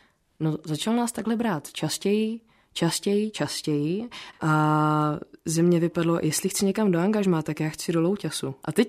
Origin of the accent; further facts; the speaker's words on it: Františkovy Lázně, Karlovy Vary Region, Czechia; also born or lived in Sokolov; now in Ostrava, Czechia; Narozená jsem v Sokolově, vyrůstala jsem v Františkových Lázních, do školy jsem chodila do Chebu, na Zušku do Aše